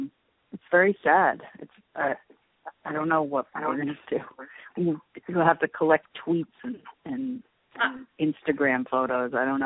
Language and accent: English; Newton, Massachusetts, United States; Yes, I grew up in Newton.